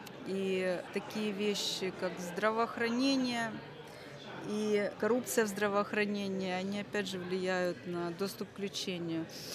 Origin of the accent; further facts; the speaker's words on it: Donetsk, Donetsk Oblast, Ukraine; Я из Донецка.